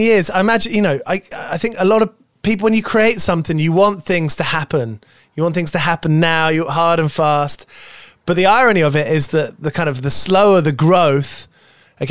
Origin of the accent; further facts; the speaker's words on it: United Kingdom; to us as a British person looking over